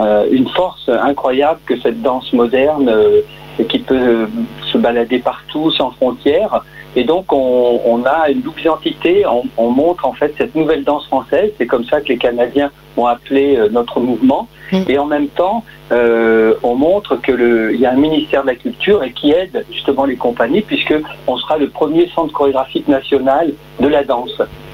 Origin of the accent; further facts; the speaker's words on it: Grenoble, Auvergne-Rhône-Alpes, France; je suis resté à Grenoble, je suis grenoblois